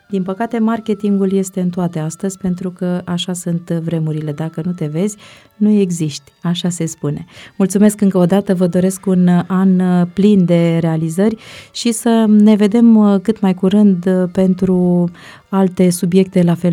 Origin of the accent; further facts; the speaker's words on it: Drobeta-Turnu Severin, Mehedinți County, Romania; să nu ne mai fie rușine să spunem că suntem din Mehedinți, din Turnul Severin